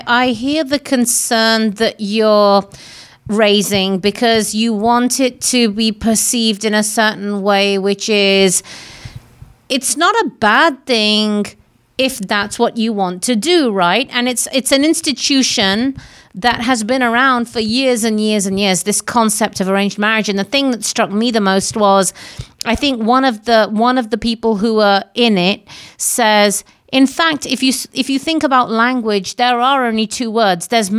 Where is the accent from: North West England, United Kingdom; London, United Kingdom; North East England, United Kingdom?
London, United Kingdom; I've lived the being of Indian origin, born and raised outside of India, born and raised in London.